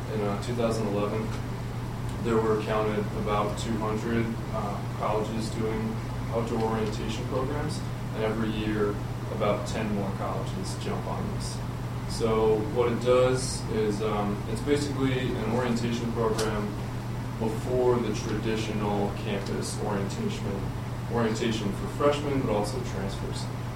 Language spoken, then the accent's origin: English; Bronx, New York, United States; I'm originally from the Bronx, New York, and I came up here and I took a backpacking course